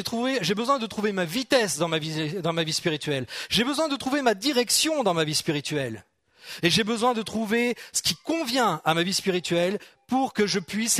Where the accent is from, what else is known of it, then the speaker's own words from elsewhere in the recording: Normandy, France; parce que je suis normand, c'est pour ça que je parle des forêts normandes.